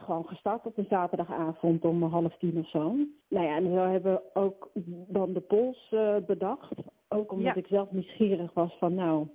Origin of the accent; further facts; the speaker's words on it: Voorthuizen, Gelderland, Netherlands; Ik ben opgegroeid in Voorthuizen. Dus dat is een dorp naast Barneveld.